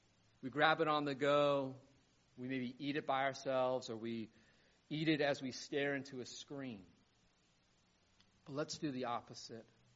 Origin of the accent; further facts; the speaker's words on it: Burlington, Vermont, United States; Y'all, I'm from Burlington, Vermont, not Lewiston, Maine.